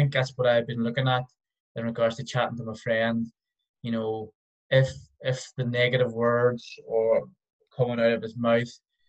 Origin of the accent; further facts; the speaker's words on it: Derry, Northern Ireland, United Kingdom; So if you go to New York and you hear, you're like, where are you from? Oh, I'm from Derry.